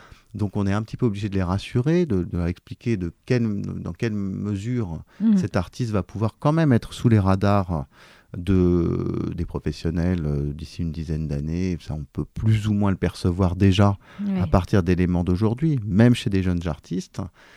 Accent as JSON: {"language": "French", "country": "France", "said": "Je suis français. Je fais une large partie de mon activité professionnelle ici à Paris."}